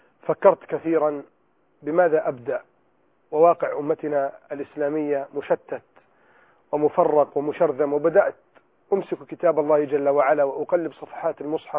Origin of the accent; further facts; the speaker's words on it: Egypt; استطاع أن ينقذ بلدنا مصر في وقت كانت مليئة البلد فيه بالأزمات